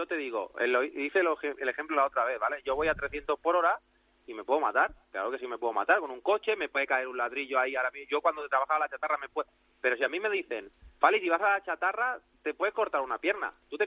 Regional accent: Valencia, Valencian Community, Spain; que yo soy de Valencia

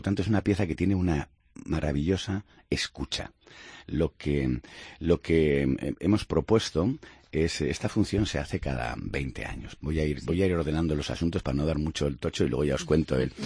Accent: Riaño, Castile and León, Spain; terminar un domingo en Riaño, en mi pueblo

